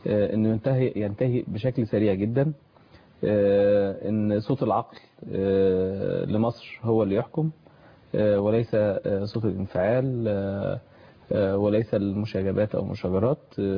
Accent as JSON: {"language": "Arabic", "country": "Egypt", "said": "احنا يعني كمصريين حاسين بالاختراب شوية."}